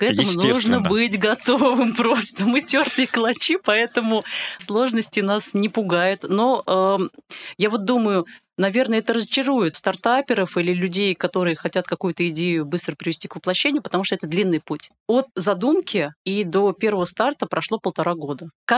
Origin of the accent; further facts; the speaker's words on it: Nizhny Novgorod, Nizhny Novgorod Oblast, Russia; Я сама из Нижнего Новгорода.